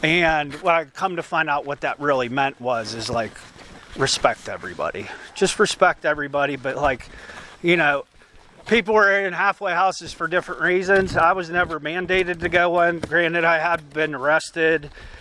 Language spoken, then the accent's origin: English; Irwin, Pennsylvania, United States; from Penn Trafford, and I don't know if any of you know where that's at. It's in Irwin